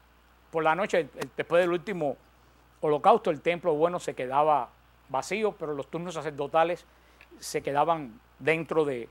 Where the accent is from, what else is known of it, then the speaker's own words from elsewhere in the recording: Cuba; Yo, como me crié en Cuba, yo vi bastantes fogones de carbón.